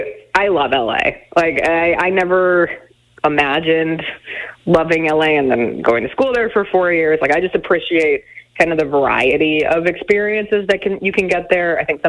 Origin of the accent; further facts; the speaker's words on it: Colorado, United States; and I grew up in Colorado, and I remember the flame came through my hometown.